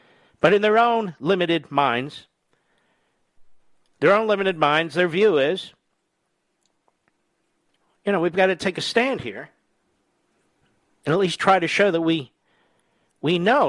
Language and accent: English; Philadelphia, Pennsylvania, United States; And I'm an escapee from Philadelphia.